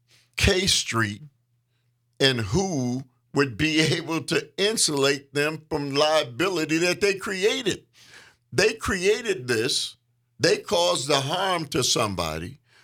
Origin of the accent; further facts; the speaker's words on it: United States; We have to trust as the American people.